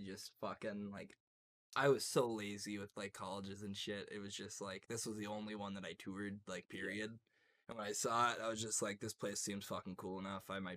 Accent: Minnesota, United States; I'm from Minnesota. Best state in the fucking continental United States.

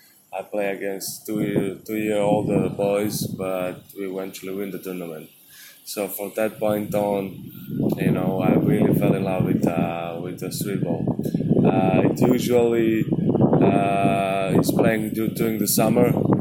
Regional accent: Novi Sad, Vojvodina, Serbia; English is a second language; I was born in Serbia, in Novi Sad, and born and raised in one hood that which name is Liman.

